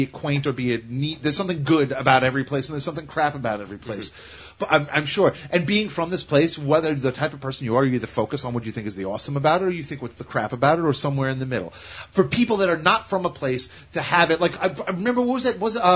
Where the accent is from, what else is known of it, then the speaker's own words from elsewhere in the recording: Staten Island, New York, United States; Right, exactly. Yeah, I'm from Staten Island. They're from Jersey.